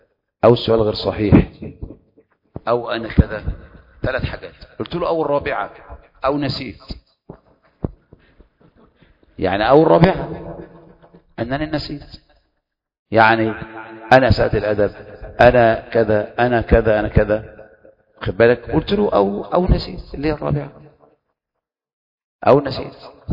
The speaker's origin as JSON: {"language": "Arabic", "country": "Egypt"}